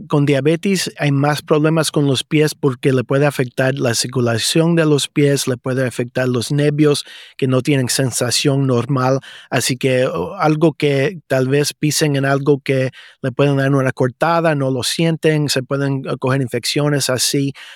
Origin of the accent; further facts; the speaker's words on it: Illinois, United States; Yo soy nacido en Illinois, de los suburbios de Chicago. Mi mamá nació en Cuba, así que por eso fue como yo aprendí español desde niño. Yo estudié en la Universidad de Illinois para college y también para la medicina.